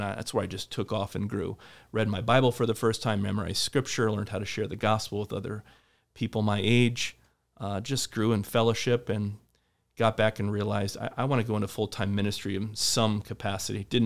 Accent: Solon, Iowa, United States; from my hometown of Solon at that point, we lived in Solon

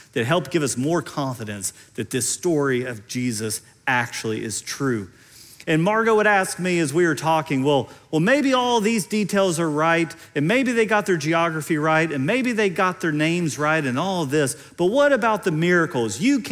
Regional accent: Kentucky, United States; accent: Central Kentucky; And when I say it, my Central Kentucky accent starts to come back.

